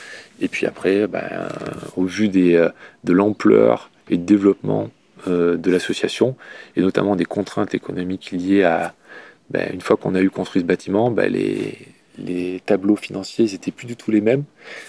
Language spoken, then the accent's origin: French; Nouvelle-Aquitaine, France; born there; j'habite là depuis pas mal d'années. Je suis né en Corrèze.